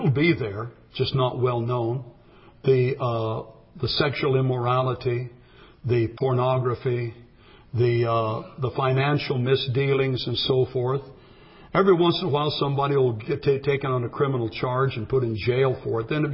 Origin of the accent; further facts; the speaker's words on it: California, United States; I'm from California, you see. And California, no deacon could smoke in the church.